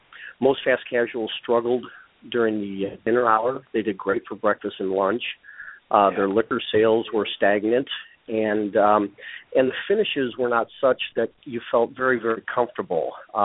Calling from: St. Louis, Missouri, United States; St. Louis. It's a balmy 6 degrees here today.

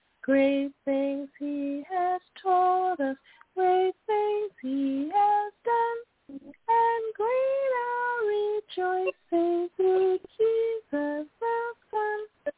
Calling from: Pennsylvania, United States; I'm calling from Pennsylvania.

